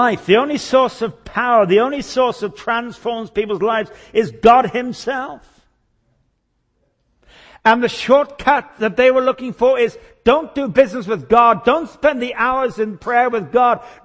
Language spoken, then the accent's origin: English; England, United Kingdom; because I come from England and Britain.